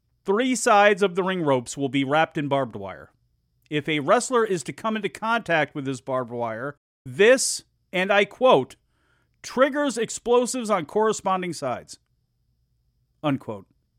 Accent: United States; I am an American, damn it.

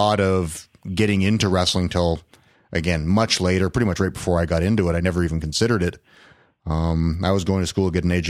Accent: Ontario, Canada; I grew up in Northern Ontario, and amateur wrestling wasn't an option in school.

